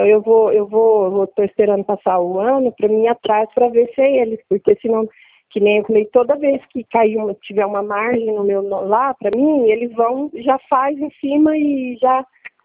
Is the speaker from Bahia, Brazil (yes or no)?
no; Adamantina, São Paulo, Brazil; eu não sou de Foz, eu sou de Adamantina, estado de São Paulo.